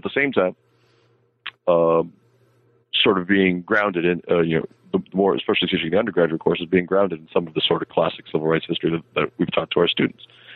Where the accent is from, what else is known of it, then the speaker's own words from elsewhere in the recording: Boston, Massachusetts, United States; I'm originally from the Boston area, which fed my last book.